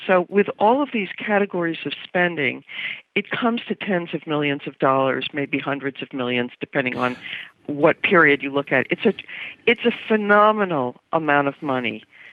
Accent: New York City, New York, United States; now in Washington, United States; I grew up in New York. I now live in Washington because I cover politics for The New Yorker, and it's the capital.

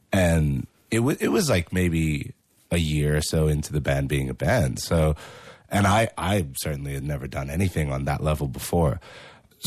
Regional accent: Australia; Mate, we're all Australian.

